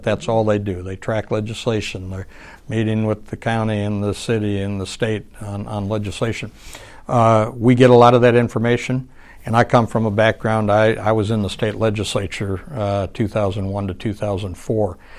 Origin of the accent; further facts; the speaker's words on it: Wisconsin, United States; My home state of Wisconsin, they can have their winters.